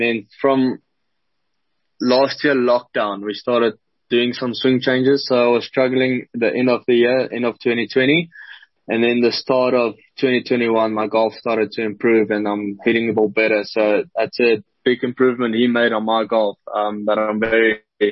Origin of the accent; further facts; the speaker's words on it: Potchefstroom, North West, South Africa; also born or lived in Parys / Bloemfontein; Okay, so I was born in Potch, Potchefstroom. Then I moved to Parys till I was 6 years old. Had grade one and two, I was in Parys. And then I moved back to Potch and I had my whole school career there.